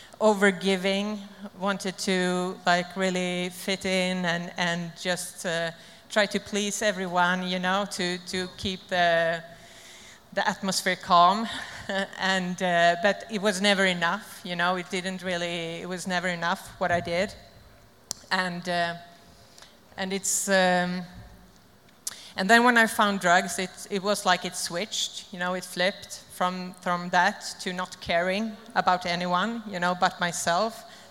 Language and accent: English; Sweden; I'm an addict from Sweden.